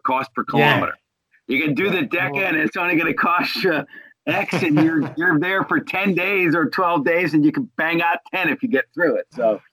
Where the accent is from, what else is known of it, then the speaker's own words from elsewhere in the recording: Pittsburgh, Pennsylvania, United States; actually, in Pittsburgh. The first time we've ever actually hosted an Ironman or an ultra triathlon in my hometown.